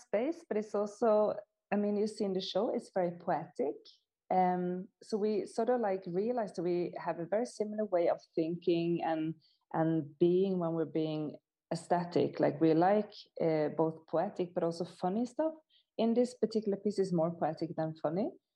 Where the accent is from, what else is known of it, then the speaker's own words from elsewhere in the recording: Norway; now in Stockholm, Sweden; particularly in Stockholm, where I live, or we all live, actually. But both me and Carolina, we come from Norway